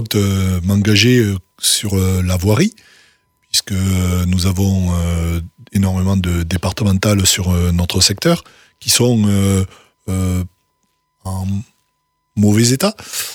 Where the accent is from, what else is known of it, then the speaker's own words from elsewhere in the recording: Cordes-sur-Ciel, Occitanie, France; Je suis originaire plutôt du côté du Tarn, côté de Cordes-sur-Ciel, où mes parents avaient une maison de campagne.